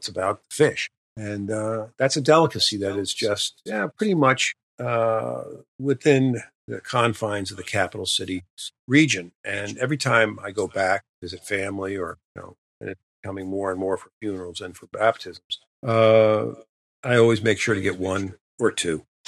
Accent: Troy, New York, United States; Well, I grew up, or I was born in Troy, New York, and they call it the capital city region.

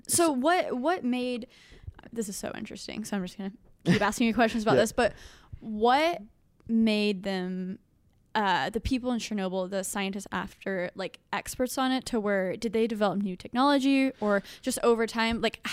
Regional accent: Texas, United States; Like, I'm Texan, guys. I grew up on hamburgers, but I actually haven't eaten red meat in over a year

